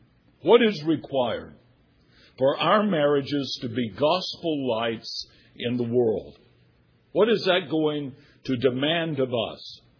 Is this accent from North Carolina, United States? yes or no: yes; Winston-Salem, North Carolina, United States; I'm very thankful I was born in America. I'm very thankful for the childhood that I had. As I was thinking about how society has changed, I was remembering I grew up in Winston-Salem.